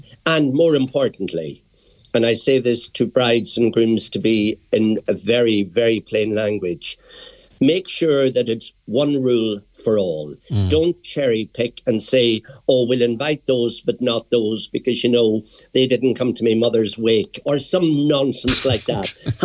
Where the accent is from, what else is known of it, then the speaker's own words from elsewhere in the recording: Ireland; people in Ireland, we as an Irish race, we're more confident.